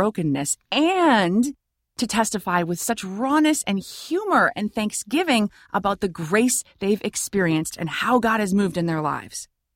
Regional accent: Michigan, United States; I remember growing up in Michigan, we had rhubarb plants growing along the side of the house.

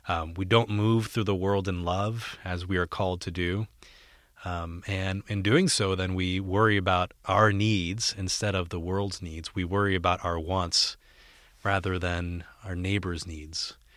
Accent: Puerto Rico; I'm from Puerto Rico

